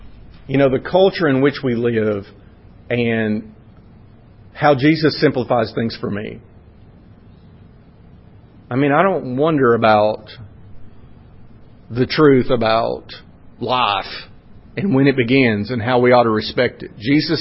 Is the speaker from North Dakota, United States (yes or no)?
no; Winfield, Alabama, United States; accent: North Alabama; I mean, I sound like I'm from North Alabama because where did I grow up?